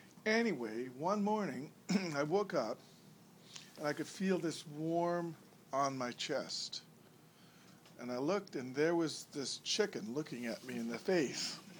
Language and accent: English; Chilliwack, British Columbia, Canada; When I was growing up in Chilliwack, we had a farm with one cow.